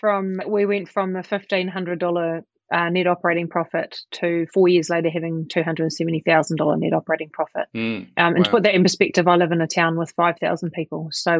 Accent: Invercargill, Southland, New Zealand; So I went off to your version, a TAFE, our version, a Polytech in Invercargill in my hometown, and did a 2-year diploma in hospitality management

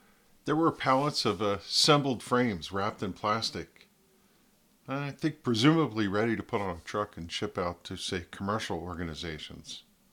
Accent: New Jersey, United States; Even though I'm from New Jersey, I had heard in my travels

